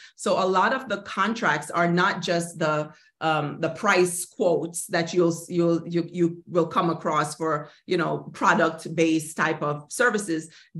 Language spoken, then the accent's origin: English; Jamaica; You know, I'm Jamaican. I'm gonna work.